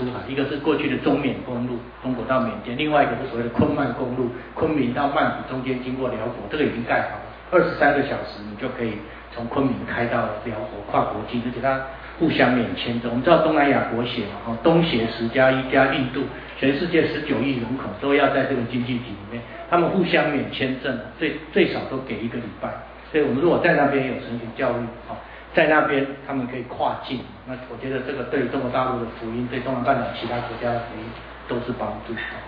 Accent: Taiwan; 但是为什么我们台湾人还是可以对这个社会有一些影响力？

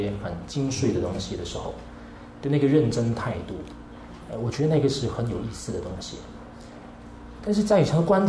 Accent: Malaysia; 当然也是因为我来自马来西亚

